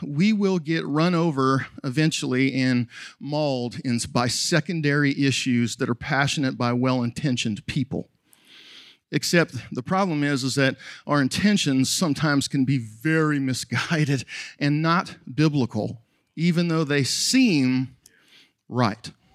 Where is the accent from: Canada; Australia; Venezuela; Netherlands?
Canada; now in United States; I'm an immigrant. You know what I mean? I can't even vote in this country. You know that? I can't vote. I'm Canadian. I never got my citizenship, right?